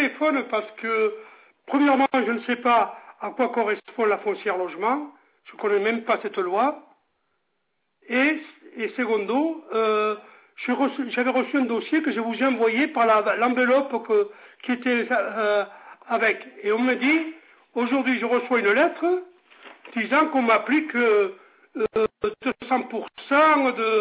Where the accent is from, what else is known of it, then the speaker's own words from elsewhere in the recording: France; Quel titre de séjour? Je suis français.